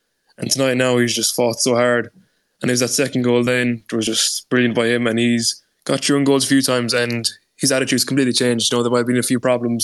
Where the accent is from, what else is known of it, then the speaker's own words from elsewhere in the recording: Munster, Ireland; I'm from Kerry now